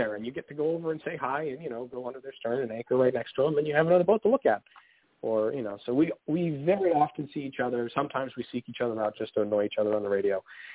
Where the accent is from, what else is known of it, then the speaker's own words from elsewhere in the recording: Gloucester, Massachusetts, United States; I grew up in Gloucester, Massachusetts, where the American Eagle was built. I grew up in a little boatyard down there